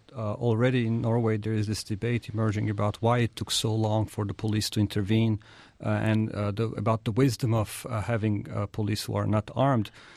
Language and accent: English; Turkey; because I'm originally from Turkey.